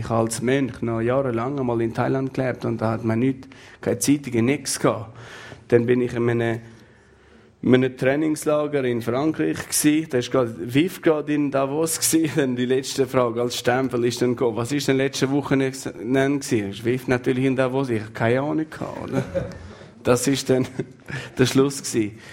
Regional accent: Kosovo; Da hat noch, ich komme aus dem Kosovo, da sind wir irgendwie in Jugoslawien gewesen

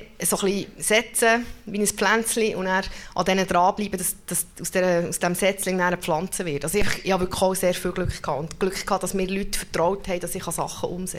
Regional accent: Bern, Switzerland; Und zwar bin ich im Mittelland aufgewachsen, also ich bin Bernerin

